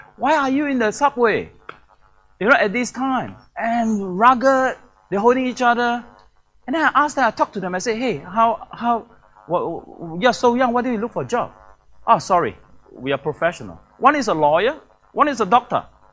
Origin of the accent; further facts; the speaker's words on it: Singapore; The background that I come from, I came from Singapore.